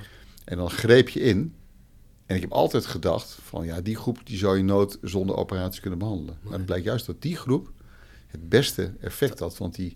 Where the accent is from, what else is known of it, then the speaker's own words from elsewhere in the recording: Netherlands; Dat we gewoon dat als Nederlanders weer inbrengen.